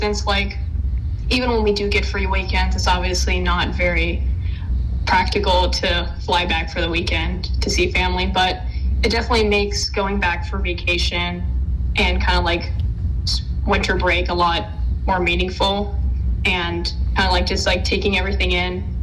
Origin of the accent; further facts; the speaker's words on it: California, United States; Yeah, so I'm from California, which is about 45 minutes away from San Francisco.